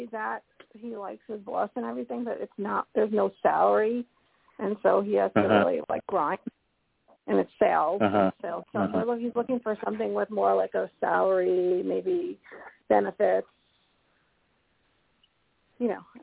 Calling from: Colorado, United States; from Colorado.

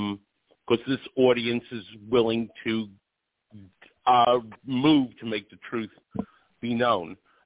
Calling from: Rochester, New York, United States; I'm calling from Rochester, New York, where UFO sightings nearly doubled over the past few years

